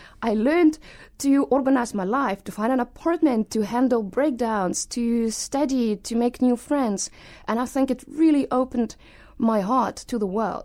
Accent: Moscow, Russia; I grew up in Moscow. I have a lovely family.

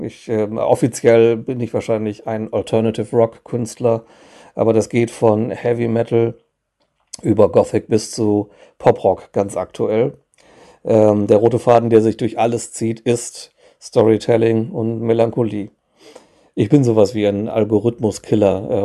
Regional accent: North Rhine-Westphalia, Germany; now in Ireland; Ach, kleine Korrektur. Ich komme eigentlich aus dem Ruhrgebiet, aber Irland stimmt.

